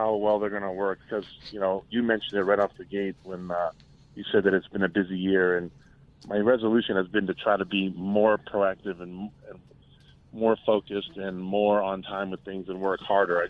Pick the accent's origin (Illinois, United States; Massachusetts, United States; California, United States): Massachusetts, United States; I'm from Massachusetts, so I lend there as well.